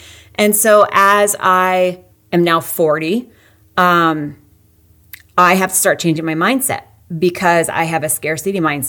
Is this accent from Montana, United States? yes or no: no; Grand Junction, Colorado, United States; Well, I grew up in Grand Junction, Colorado. I was a single child for 10 years.